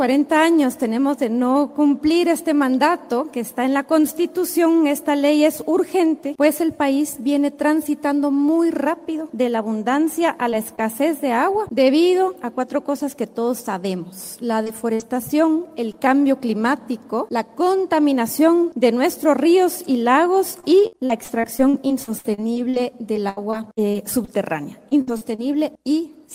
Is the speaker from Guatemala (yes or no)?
yes; Guatemala; porque tenemos como guatemaltecos que poder vivir en paz